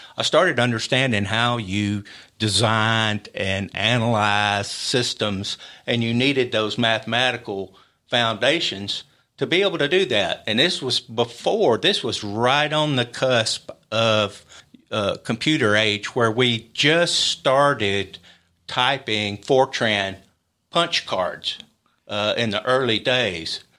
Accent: Columbia, Tennessee, United States; And my mom was raised here in Columbia. And we grew up, my brother and I, in Columbia.

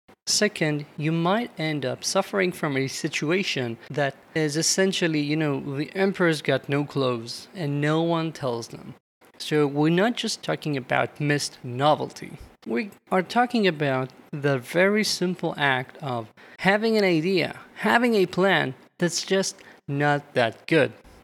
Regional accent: Israel; And I come from Israel. Here, most of the teams, when they are small, have amazing candor.

